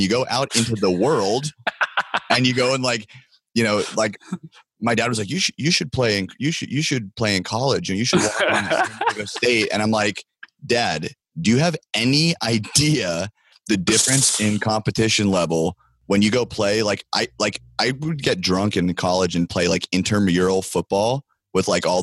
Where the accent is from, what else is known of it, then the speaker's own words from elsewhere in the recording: San Diego, California, United States; I grew up in San Diego. So I'm a very rare breed. I'm a born and raised San Diegan.